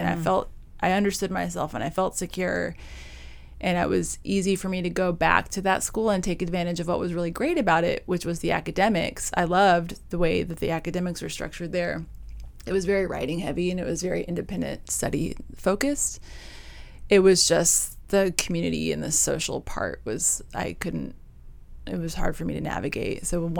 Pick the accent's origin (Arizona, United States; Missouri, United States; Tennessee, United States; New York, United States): Tennessee, United States; Nashville; I came from Nashville, from a lower middle class, working class family